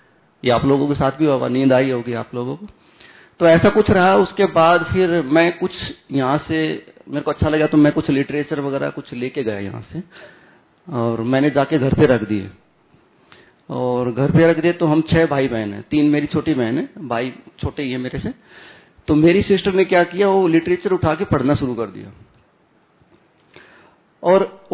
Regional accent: Rohtak, Haryana, India; और मैं रोहतक हरियाणा से हूँ।

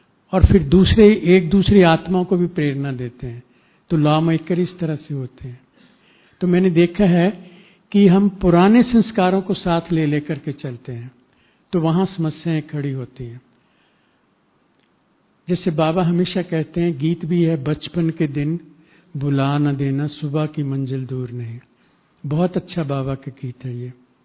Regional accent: Punjab, India; मैं वापस अपने गांव जलंधर डिस्ट्रिक्ट का रहने वाला हूं

